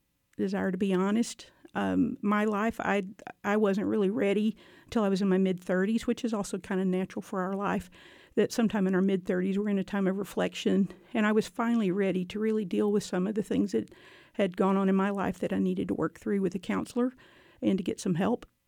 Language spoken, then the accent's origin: English; Gatesville, Texas, United States; also born or lived in Northern Virginia; Sure. I grew up in Gatesville, Texas, and I went to Baylor as an undergrad